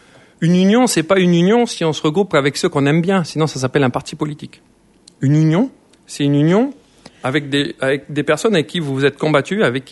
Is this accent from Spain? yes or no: no; New Caledonia; Peut-être, mais je suis un Calédonien.